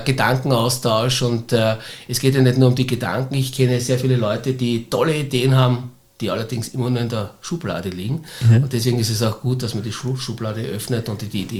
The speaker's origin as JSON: {"language": "German", "region": "Styria", "country": "Austria", "lives_now": "Vienna, Austria", "said": "du als Steirer kannst doch nicht in Wien bei einem Fußballclub quasi Fan sein."}